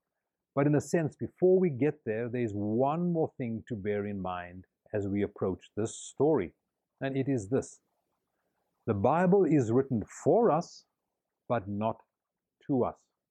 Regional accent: Cape Town, Western Cape, South Africa; born there; I was born in Cape Town, South Africa, during the time of apartheid.

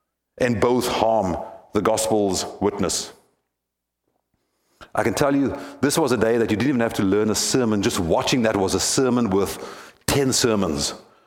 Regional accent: South Africa; As you know, we grew up in South Africa, and we grew up under apartheid.

